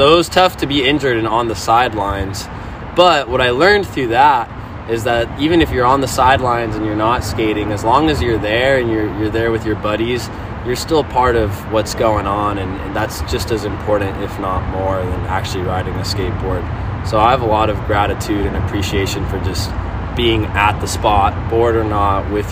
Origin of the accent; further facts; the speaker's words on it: Portola Valley, California, United States; I grew up as a kid in Portola Valley, but I spent a lot of time in Redwood City. I went to high school in Redwood City, and then I moved there.